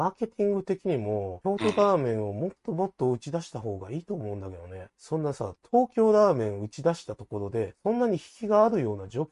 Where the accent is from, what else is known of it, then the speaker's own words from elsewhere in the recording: Nara, Japan; 奈良出身だからね。宮そうめんの里なんで、